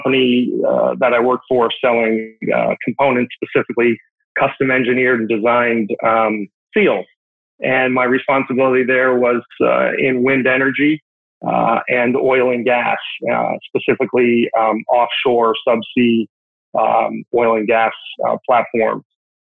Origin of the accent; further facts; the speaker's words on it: New England, United States; But I spent my younger years growing up in the New England area.